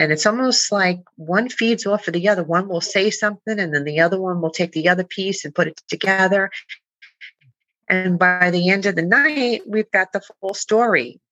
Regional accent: Bronx, New York, United States; now in New Jersey, United States; I was born and raised in the Bronx, Throgs Neck. I'm a Throgs Necker, right by the bridge. I've spent more of my life in New Jersey, though, because we moved here not too long

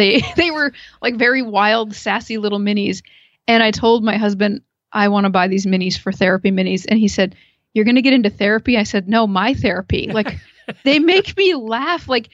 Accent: Ohio, United States; from Ohio.

